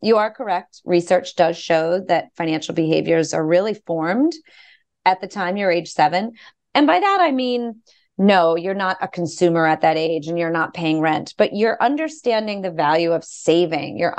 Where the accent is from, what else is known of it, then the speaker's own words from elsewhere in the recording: Boston, Massachusetts, United States; I am a Boston born and bred resident. I grew up actually in the South End.